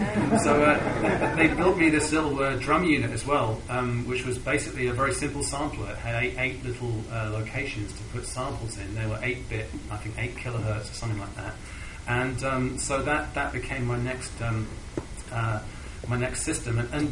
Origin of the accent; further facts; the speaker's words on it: London, United Kingdom; You know, I was growing up in London. I was a teenager in London.